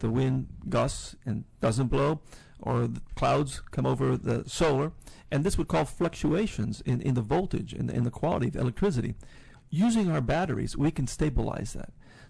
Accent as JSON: {"language": "English", "country": "Venezuela", "tie": "born or raised there", "lives_now": "United States", "said": "I was born and raised in Venezuela, but I studied here in the States. I have a doctorate from UVA."}